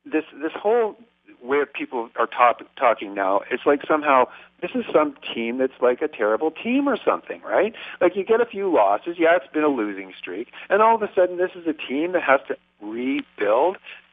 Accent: Toronto, Ontario, Canada; now in Peterborough, Canada; I grew up in Toronto. I'm living up north of Toronto in Peterborough now.

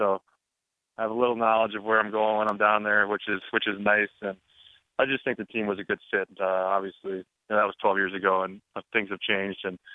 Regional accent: St. Louis, Missouri, United States; also born or lived in Denver, United States; Yeah, well, I was born in Denver, and I moved to St. Louis when I was one.

